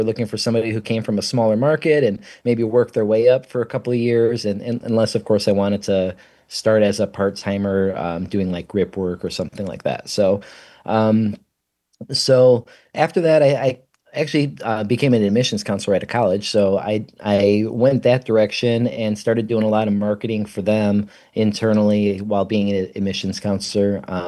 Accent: Hammond, Indiana, United States; So I'm a lifelong region resident. I grew up in Hammond. I'm a graduate from Gavitt High School, which is now closed in Hammond, but I'm a graduate from class of 1999.

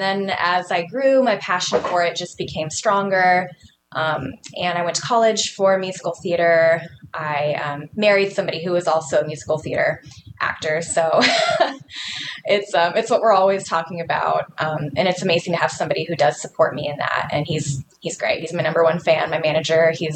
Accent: California, United States; I was born in California. I kind of call myself like a Southern California kid because I've sort of lived all over Southern California.

